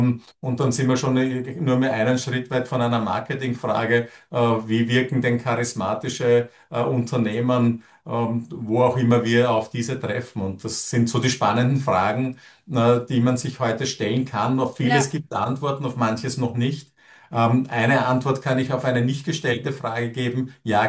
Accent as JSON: {"language": "German", "region": "Vienna", "country": "Austria", "said": "ich komme aus Österreich und aus Wien. Das merkt man an meiner Aussprache, an meinem Dialekt."}